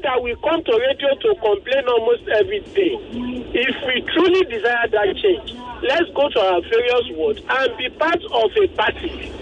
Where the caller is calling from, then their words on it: Lagos, Nigeria; I'm calling from Lagos.